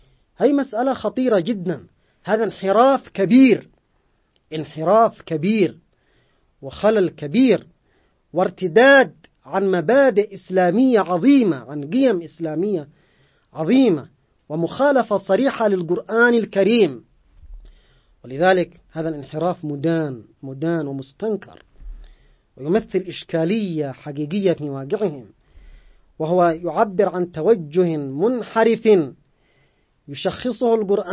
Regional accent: Yemen

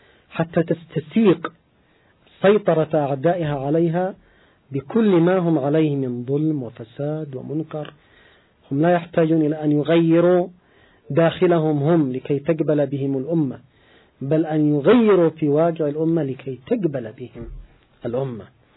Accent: Yemen

